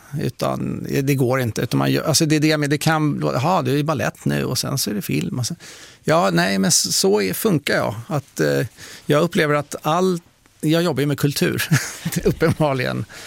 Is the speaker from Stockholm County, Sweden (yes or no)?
yes; Stockholm, Stockholm County, Sweden; Och tänkte att jag är från Stockholm, jag går omkring i Stockholm.